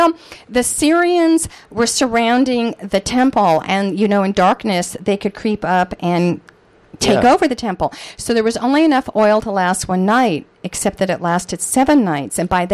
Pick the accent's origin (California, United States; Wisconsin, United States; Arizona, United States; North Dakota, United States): California, United States; Northridge; I grew up in the Valley when it was white Anglo-Saxon Protestant in Northridge at the time.